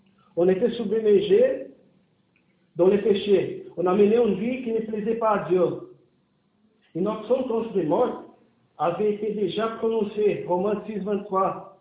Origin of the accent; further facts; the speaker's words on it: Brazil; Je suis brésilien, mais je n'aime pas.